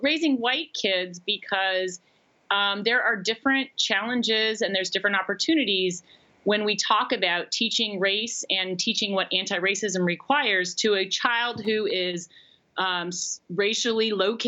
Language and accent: English; Denver, Colorado, United States; So I grew up in Denver, Colorado, during the era of busing to secure integrated schools.